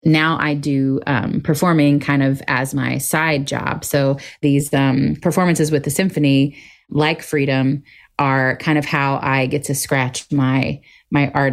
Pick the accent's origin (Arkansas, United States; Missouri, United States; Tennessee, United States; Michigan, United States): Arkansas, United States; I'm from Arkansas originally, so I spent a couple of years bouncing around different theaters near where I grew up in Arkansas